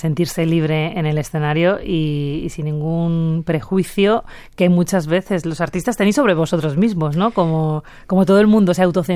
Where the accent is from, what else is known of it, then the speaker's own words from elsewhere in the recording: Alicante, Valencian Community, Spain; paisano, soy de Alicante.